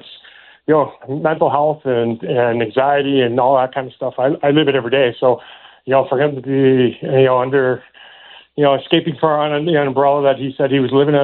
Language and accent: English; Canada; You know, I'd never heard the word, you know, growing up in Canada, never heard the word dyslexia until I got my daughter tested